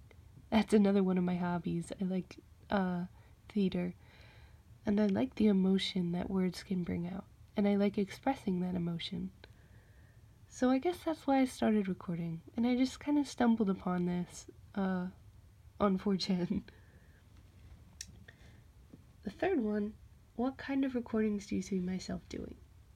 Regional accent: United States; So, I am from the United States.

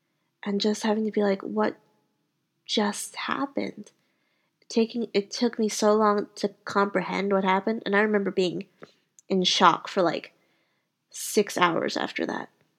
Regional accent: New Orleans, Louisiana, United States; But the city itself, I'm not a really big fan of. I miss, like, my hometown, New Orleans.

